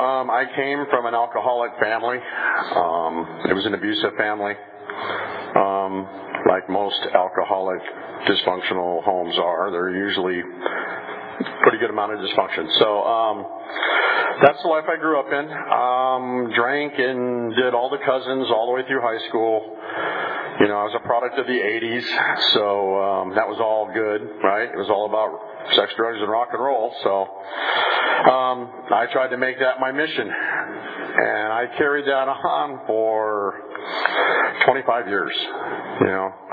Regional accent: Michigan, United States; We came from Michigan, and back there, I guess it's pretty normal to take your kids into bars and get them hammered.

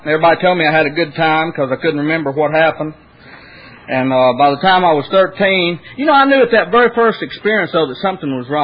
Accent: Cherokee, North Carolina, United States; I'm from Cherokee Indian Reservation, Cherokee, North Carolina, originally.

